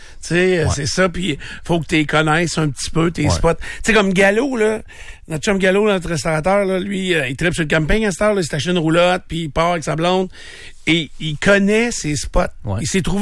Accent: Canada; Ben moi, je suis un Canadien.

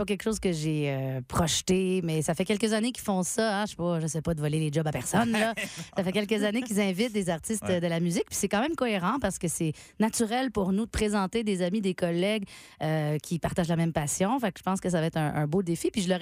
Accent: Quebec City, Quebec, Canada; parce que je viens de Québec, puis je suis née sur la rive sud de Québec.

